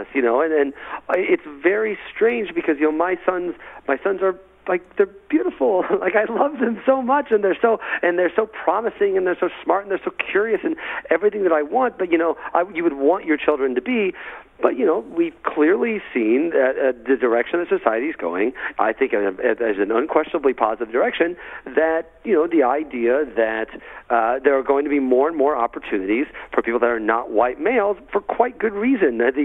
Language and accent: English; Illinois, United States; you know, I grew up in central Illinois. Illinois is basically Nebraska with Chicago at the top. And I'm from the Nebraska part. It's very rural.